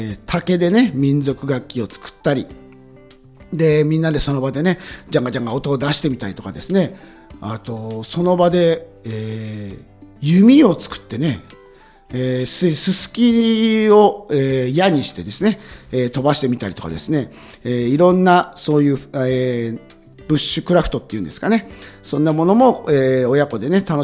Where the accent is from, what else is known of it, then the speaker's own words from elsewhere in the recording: Fukushima, Japan; 僕は福島県の出身なので